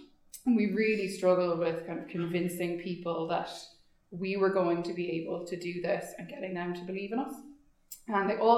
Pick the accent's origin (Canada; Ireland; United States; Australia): Ireland; It's just as Irish people, I feel like we can't do.